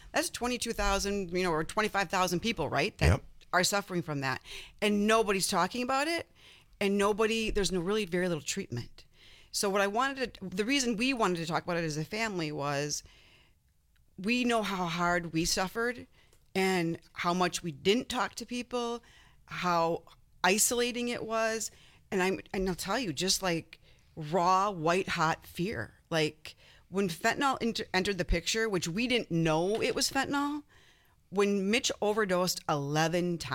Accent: Green Bay, Wisconsin, United States; I grew up in Green Bay, Wisconsin.

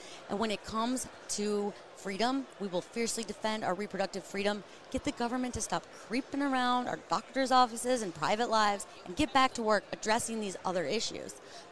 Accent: Utah, United States; in my home state of Utah, the average person dies 2 years early because of the air quality. We have very bad air quality.

